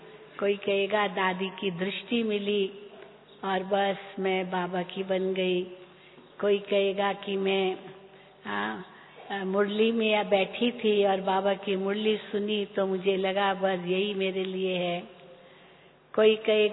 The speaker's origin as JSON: {"language": "Hindi", "town": "Mumbai", "region": "Maharashtra", "country": "India", "tie": "born or raised there", "said": "मुंबई की रहने वाली हूँ, वहीं जन्म हुआ, पढ़ाई हुई मुंबई में"}